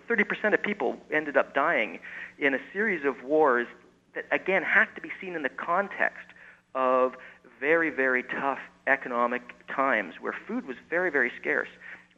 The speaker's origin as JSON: {"language": "English", "region": "England", "country": "United Kingdom", "said": "I'm partly from England"}